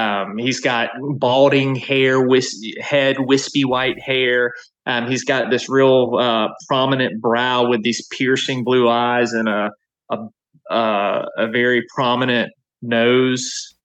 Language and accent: English; Central, Louisiana, United States; urban legends in my hometown of Central, Louisiana, that I grew up